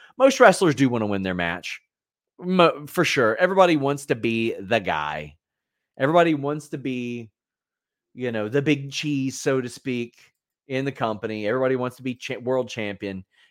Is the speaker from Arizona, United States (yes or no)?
no; Atlanta, Georgia, United States; That'd be like me being like, my hometown of Atlanta.